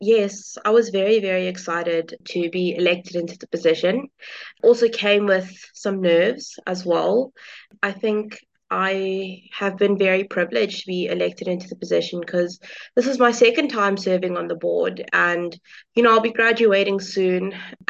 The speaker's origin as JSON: {"language": "English", "town": "Cape Town", "region": "Western Cape", "country": "South Africa", "said": "I'm actually from Cape Town. So, going to study in Durban, my parents were not too on board with it, I'm not gonna lie."}